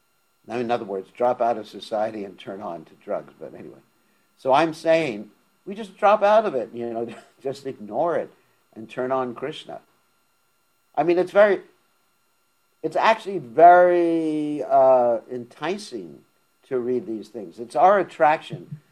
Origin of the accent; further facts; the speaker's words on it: United States; born there; I was born in the United States. I can become president.